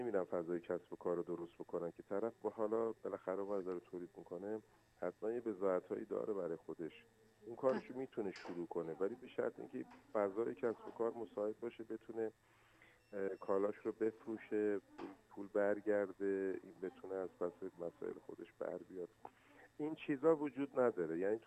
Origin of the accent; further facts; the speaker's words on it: Iran; رمز موفقیت من فقط عرق ملی منه، یعنی به عشق به وطنم، واقعا به ایرانم عشق می‌ورزم.